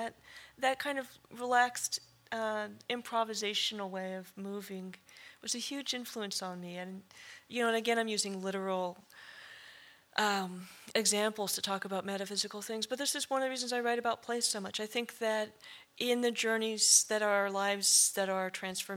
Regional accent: California, United States; That and growing up in the California hills, trying to figure out what they meant and what it would mean to be native here

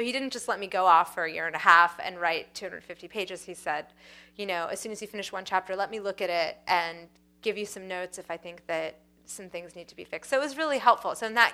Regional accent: Lexington, Massachusetts, United States; Oh, where did I grow up? I grew up in Massachusetts. I grew up in Lexington, Massachusetts.

